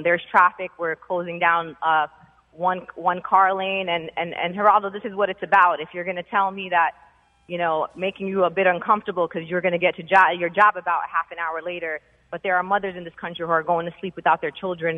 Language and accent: English; Brooklyn, New York, United States; I'm from Brooklyn, New York.